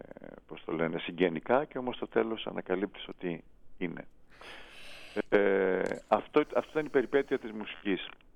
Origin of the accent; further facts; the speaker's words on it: Crete, Greece; γιατί είμαι από την Κρήτη, γιατί έχω μεγαλώσει σε μια τέτοια κοινότητα